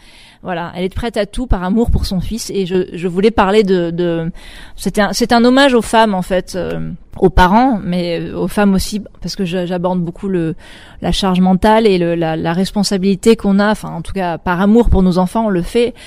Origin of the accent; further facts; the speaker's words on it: Nouvelle-Aquitaine, France; Je suis originaire donc du sud-ouest d'Angoulême, bassin d'Arcachon, Royan, tout ça, c'est des paysages qui sont très forts pour moi, c'est mes racines.